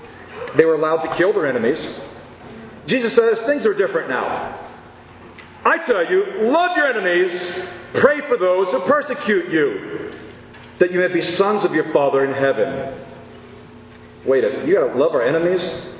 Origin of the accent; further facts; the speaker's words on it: New Jersey, United States; I grew up in New Jersey, you know, which is kind of like New York.